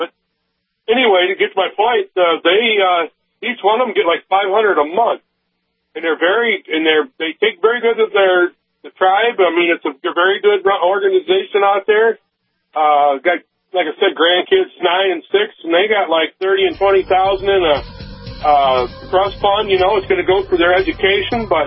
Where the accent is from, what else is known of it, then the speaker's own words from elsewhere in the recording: Michigan, United States; I'm basically from Michigan, and the tribes in Michigan, they own like 3-4 different casinos